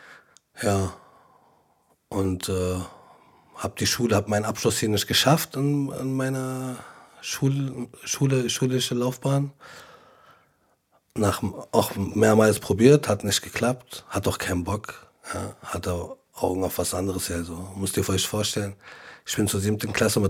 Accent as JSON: {"language": "German", "region": "Berlin", "country": "Germany", "tie": "born or raised there", "said": "ich komme aus Berlin-Wedding, geboren und aufgewachsen. Ich sehe mich nicht als Ausländer oder Deutscher, ich sehe mich als Berliner. Ja. Und bin stolz, der Berliner zu sein."}